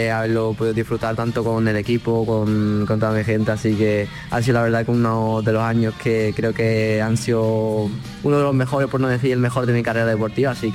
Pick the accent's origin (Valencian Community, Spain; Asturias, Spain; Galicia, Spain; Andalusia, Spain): Andalusia, Spain; siempre ganar en Jerez es especial, y ser el primero en hacerlo siendo andaluz, pues más aún